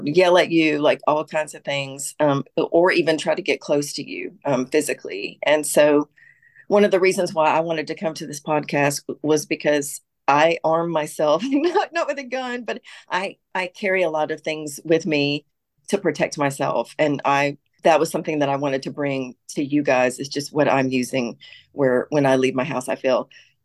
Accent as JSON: {"language": "English", "town": "Memphis", "region": "Tennessee", "country": "United States", "lives_now": "Chattanooga, United States", "said": "I live in Chattanooga, Tennessee. I'm originally from Memphis"}